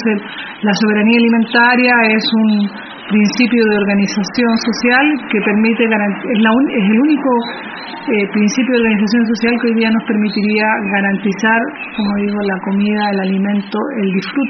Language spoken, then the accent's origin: Spanish; Chile; vengo de Chile